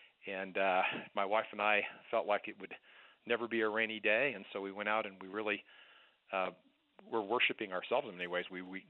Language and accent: English; Colorado, United States; I grew up in Colorado, and by the time I was 29 years old, I had gone to business school.